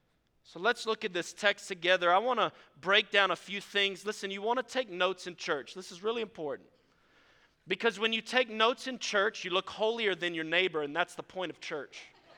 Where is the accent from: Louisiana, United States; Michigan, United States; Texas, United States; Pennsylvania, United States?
Louisiana, United States; New Orleans; I'm a Cajun African American redneck. And so I got a whole lot of mixture up here, and so I apologize for whatever comes out, but I could probably relate to anybody here. And so growing up in the city of New Orleans